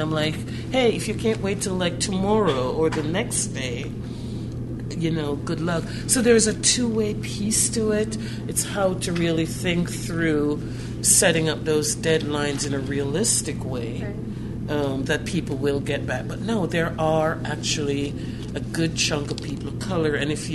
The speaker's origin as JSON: {"language": "English", "region": "Michigan", "country": "United States", "said": "I'm from Michigan."}